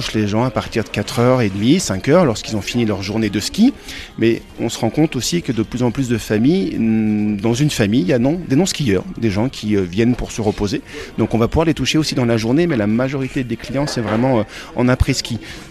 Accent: Brittany, France; Oui, moi je suis originaire de Bretagne, ça fait maintenant plus de 12 ans que je suis en montagne

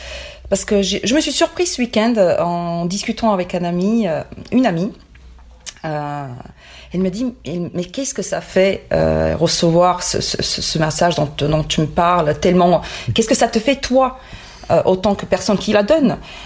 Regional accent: Split, Split-Dalmatia County, Croatia; donc je suis de Split, donc on n'était pas tellement touchés à cet endroit-là aussi

